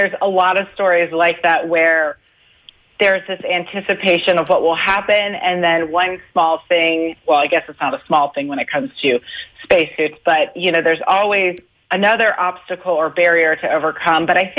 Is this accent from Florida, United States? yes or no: yes; Florida, United States; I grew up in Florida, and of course, you know, if you grew up in Florida, you remember the shuttle program and going to NASA on school field trips and experiencing all that.